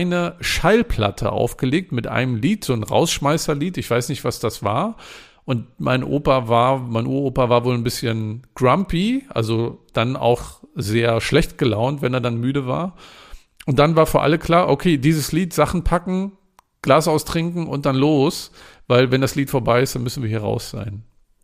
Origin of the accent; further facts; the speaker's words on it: Rostock, Mecklenburg-Vorpommern, Germany; Wenn ich in meiner Heimat Rostock bin, ist das ähnlich